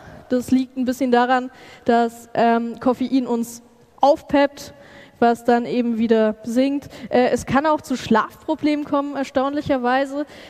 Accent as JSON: {"language": "German", "town": "Regensburg", "region": "Bavaria", "country": "Germany", "said": "Ich komme aus Regensburg, das ist Bayern"}